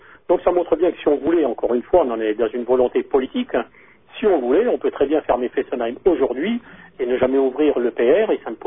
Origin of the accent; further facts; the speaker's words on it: Normandy, France; je viens de Normandie, hein, Flamanville, c'est quand même en Normandie.